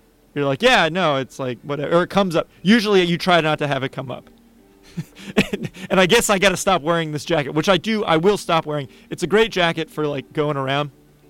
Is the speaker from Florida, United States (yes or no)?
no; Pittsburgh, Pennsylvania, United States; And we got to go beat Pitt, which is the school of my hometown